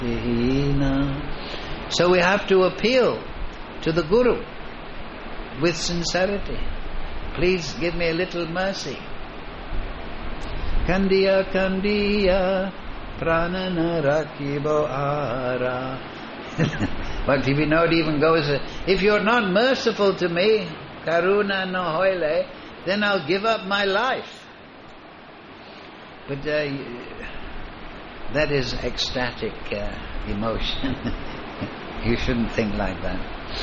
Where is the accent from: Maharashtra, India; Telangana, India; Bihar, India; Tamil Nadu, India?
Bihar, India; English is a second language; I'm from Bihar, I used to be a follower of Lalu Prasad and I had a lati stick and everything.